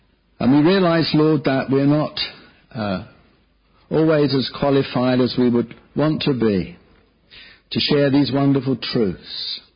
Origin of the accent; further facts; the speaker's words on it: Eltham, London, United Kingdom; So I'm from Eltham in South East London, and have been until recently pastoring.